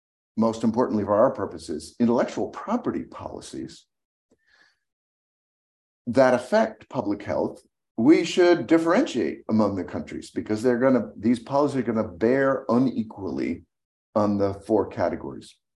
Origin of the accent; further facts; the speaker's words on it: Massachusetts, United States; There's one in my home state of Massachusetts involving injectables.